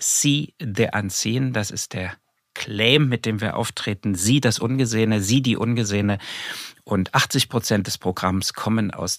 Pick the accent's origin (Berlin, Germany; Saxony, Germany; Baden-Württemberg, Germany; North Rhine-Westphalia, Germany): Saxony, Germany; Döbeln; also born or lived in Vienna / Tallinn / St. Petersburg; now in Chemnitz, Germany; Ich komme aus Döbeln in Sachsen, dort bin ich geboren und nach vielen, vielen Jahren im internationalen Kulturbetrieb in Wien, in Tallinn, in St. Petersburg bin ich in der Stadt Chemnitz.